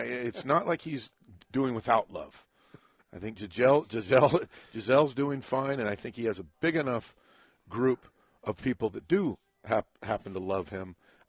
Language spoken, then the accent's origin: English; La Jolla, California, United States; I'm from La Jolla, California, and you're from Chula Vista, San Diego.